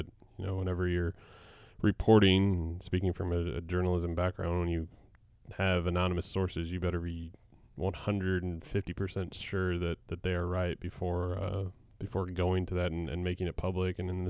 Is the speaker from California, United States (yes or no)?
no; Missouri, United States; I grew up near St. Louis and used to go to the Missouri Valley Conference Tournament